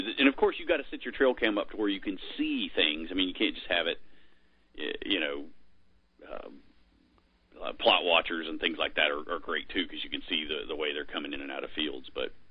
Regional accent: Virginia, United States; I'm originally from Virginia, and so hunting early season Nebraska is not really what I want to do.

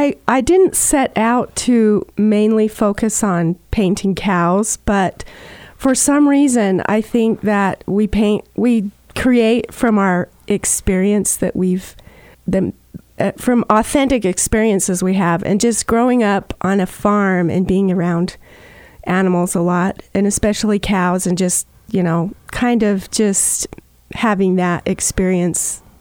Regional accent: Cleveland, Utah, United States; Okay. I grew up in Cleveland, and I went to school in the Emory County school system.

